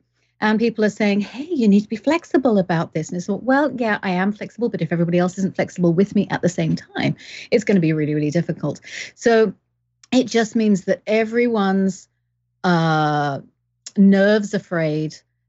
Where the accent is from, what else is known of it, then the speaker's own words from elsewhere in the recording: England, United Kingdom; accent: weird; now in Canada; Well, I am Canadian. I have citizenship. I have paperwork to prove it. But I am English, but I've lived all around the world. So I've got weird accent.